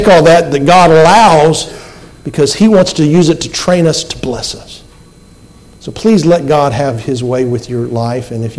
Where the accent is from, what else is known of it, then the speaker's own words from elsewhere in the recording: Texas, United States; I always thought of myself as a Texan.